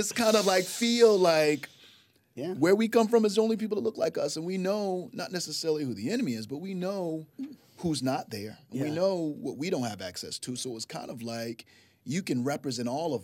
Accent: Norfolk, Virginia, United States; I'm from Norfolk, Virginia.

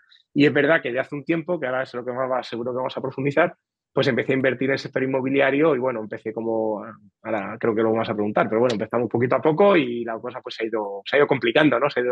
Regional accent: Toledo, Castilla-La Mancha, Spain; now in Valencia, Spain; soy de Toledo. Ahora vivo en Valencia porque mi mujer Laura es de aquí de Valencia y nos hemos venido aquí a vivir.

